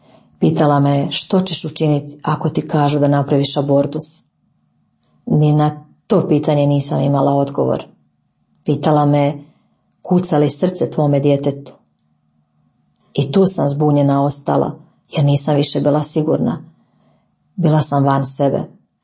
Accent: Slavonski Brod, Brod-Posavina County, Croatia; imam 30 godina, udana sam i dolazim iz Slavonskog Broda.

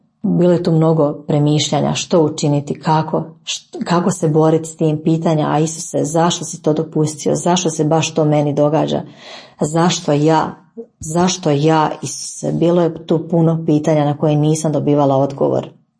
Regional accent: Slavonski Brod, Brod-Posavina County, Croatia; imam 30 godina, udana sam i dolazim iz Slavonskog Broda.

